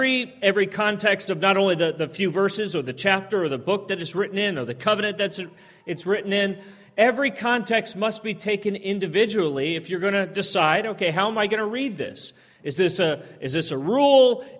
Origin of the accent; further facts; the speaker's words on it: Phoenix, Arizona, United States; I'm from the Phoenix, Arizona area. This is the kind of weather I'm used to.